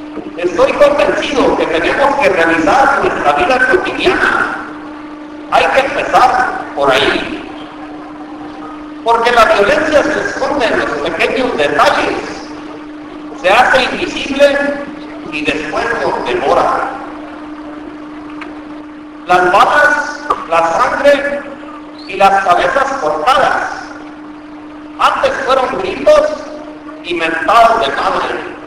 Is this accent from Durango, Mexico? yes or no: no; Chihuahua, Mexico; soy el noroeste de Chihuahua.